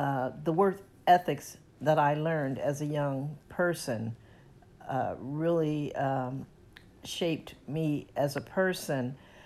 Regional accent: San Francisco, California, United States; My childhood, I grew up in San Francisco, came to San Francisco with my family as an infant. Grew up basically in the 40s, 50s.

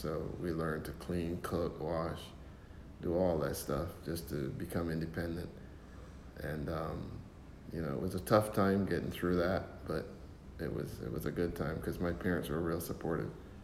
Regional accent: Barbados; moved away; Well, yeah, Barbados was, growing up was a lot of fun because we lived in our village and everyone knew everyone.

